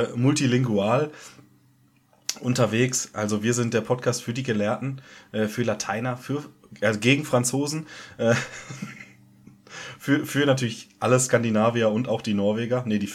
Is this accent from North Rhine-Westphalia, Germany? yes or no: no; Munich, Bavaria, Germany; weil für mich als echter Bayer, als waschechter Münchner, das macht die Wiesen eigentlich aus